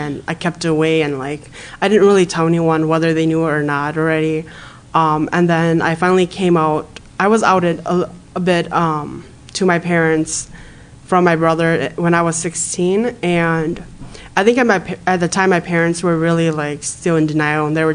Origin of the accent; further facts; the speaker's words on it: St. Paul, Minnesota, United States; I grew up in St. Paul and in the east side where there was a lot of Hmong people.